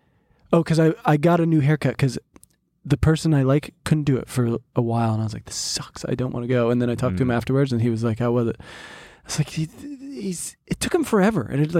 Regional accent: Northeast, United States; I'm from the Northeast

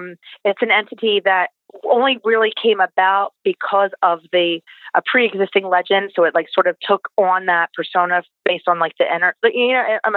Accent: Pennsylvania, United States; You know, we're from Pennsylvania, but this is a very open construction architecture out in the nature

